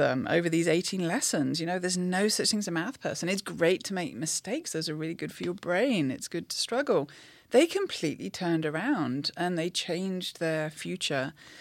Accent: England, United Kingdom; now in United States; When I came to the US from England, I was kind of horrified at the idea of doing nothing but algebra for an entire year.

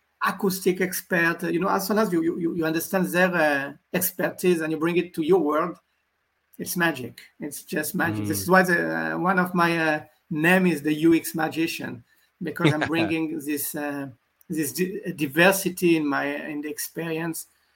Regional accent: France; the fact that I came from France, I have only to be grateful for my experience in France

